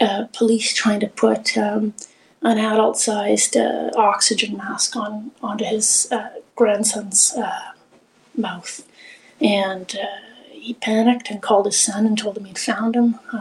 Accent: Manitoba, Canada; I grew up in Manitoba, just outside the city

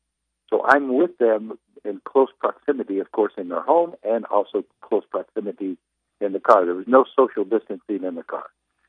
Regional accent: Arizona, United States; I said, I'm not from here. I'm from Arizona. I have absolutely no place to go.

